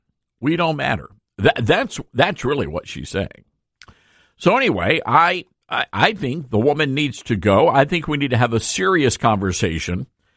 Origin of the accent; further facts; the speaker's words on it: Memphis, Tennessee, United States; which is why Memphis, Tennessee, my hometown, looks like, you know, Mogadishu on the Mississippi.